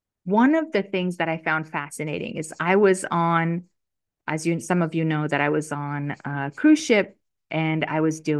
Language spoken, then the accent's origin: English; Romania; the guy that was hiding out in my home country of Romania.